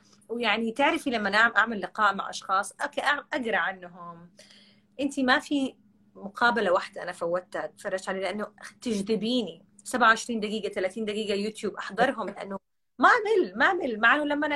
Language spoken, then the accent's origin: Arabic; Jeddah, Makkah Province, Saudi Arabia; دائما اقول انا من جده